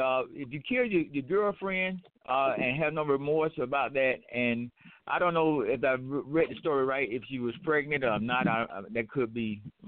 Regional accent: Atlanta, Georgia, United States; Now, look, I'm from Atlanta

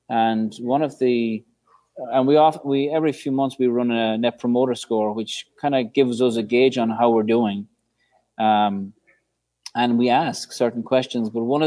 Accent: Ireland; now in San Francisco, United States; for me to keep connected to my friends and family that are not here in San Francisco. Obviously, I'm from Ireland.

